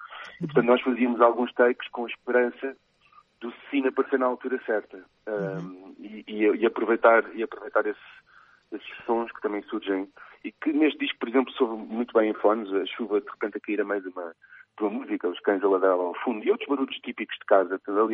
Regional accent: Queluz, Lisbon, Portugal; Lisboa, nasci mesmo em Lisboa e depois fui para Queluz, um subúrbio maravilhoso, estou a ser irónico, da linha de Sintra. Por acaso, um bom sítio para ser miúdo

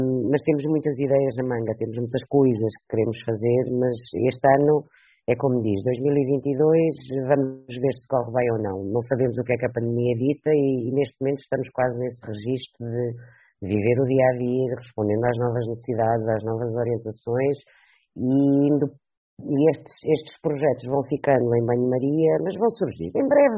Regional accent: Sever do Vouga, Aveiro, Portugal; now in Aveiro, Portugal; Eu não sou de Aveiro, não sou de cá, já cá, sou de Severo do Vouga, a terra mais bonita do mundo, já agora.

